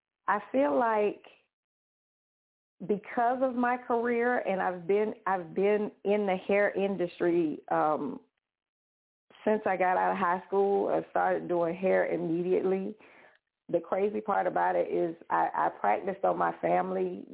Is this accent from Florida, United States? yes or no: yes; Jacksonville, Florida, United States; also born or lived in Tennessee; So I would say I was born in Tennessee and stayed there until I was about seven. And then once my dad passed, my mom wanted to move back home with her family, which was in Florida, right outside of Jacksonville, Florida.